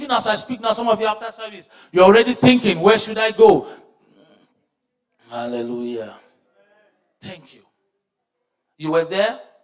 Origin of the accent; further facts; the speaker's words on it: Nigeria; No, I'm from Nigeria, for your information.